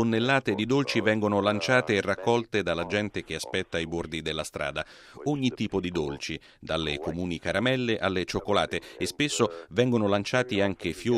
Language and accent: Italian; Cologne, North Rhine-Westphalia, Germany; also born or lived in Bonn; Io sono originario di Colonia e Bonn, che era la capitale della Germania fino al 1990.